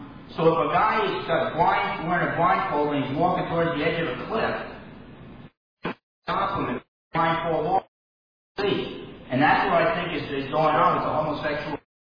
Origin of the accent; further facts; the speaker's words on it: New Jersey, United States; I grew up in New Jersey. I wasn't taught to turn the other cheek.